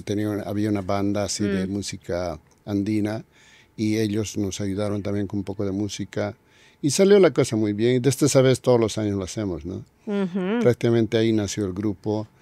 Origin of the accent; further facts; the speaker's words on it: Bolivia; En realidad, porque al decir venimos de Bolivia, a veces los niños no saben qué es Bolivia.